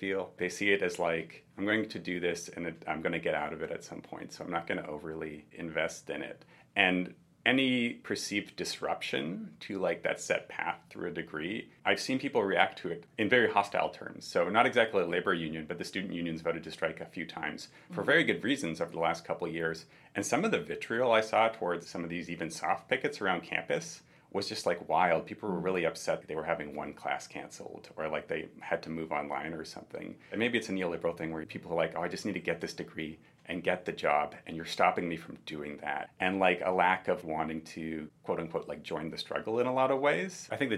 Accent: Ontario, Canada; moved away as an adult; So I will say I am from Ontario. I moved here when I was starting the master's about 6 or 7 years ago.

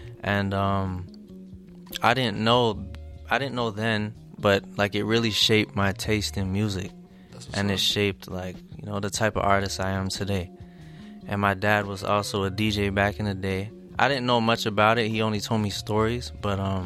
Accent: Montreal, Quebec, Canada; So, yo, I'm from Montreal, Canada. 26 years old.

